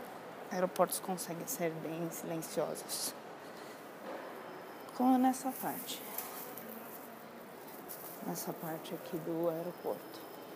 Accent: São Paulo, Brazil; now in São José do Rio Preto, Brazil; Eu não sou daqui, de São José do Rio Preto. Sou de São Paulo.

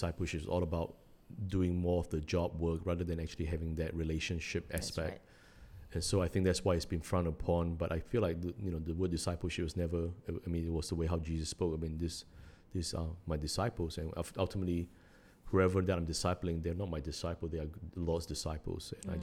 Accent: North Shore, Auckland, New Zealand; So I live like 25 minutes or 30 minutes away from the campus in North Shore, where I grew up in Auckland.

